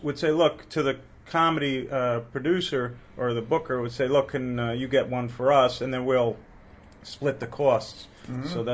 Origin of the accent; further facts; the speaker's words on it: New York, United States; And I'm from New York, so I go through the wall, you know, the door in the wall to the other side with the Pennsylvania crowd